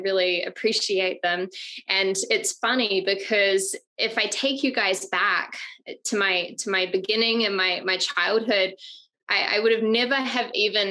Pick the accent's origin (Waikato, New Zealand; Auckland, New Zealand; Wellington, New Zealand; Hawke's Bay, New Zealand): Auckland, New Zealand; And so I grew up in Auckland, New Zealand.